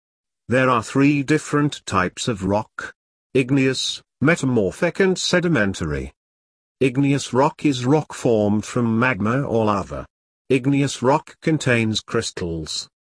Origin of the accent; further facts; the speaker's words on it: Wales, United Kingdom; For me, I was a romantic. Growing up in the Afan Valley was the most wonderful childhood.